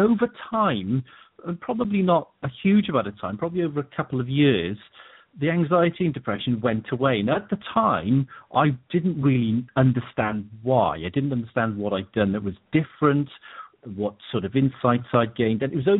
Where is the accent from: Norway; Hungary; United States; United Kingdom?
United Kingdom; Cardiff, Wales; I am a Welsh lad born in Cardiff, Wales, which is part of the UK, and raised there, lived very, I had a very happy childhood.